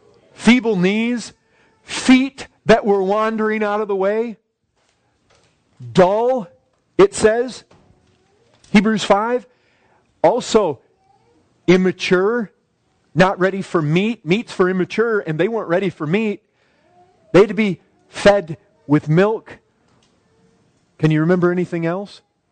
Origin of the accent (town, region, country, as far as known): Michigan, United States; born or raised there